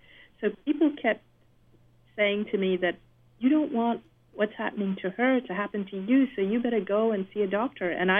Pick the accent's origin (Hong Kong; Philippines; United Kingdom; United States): Hong Kong; then I flew back to my home country of Hong Kong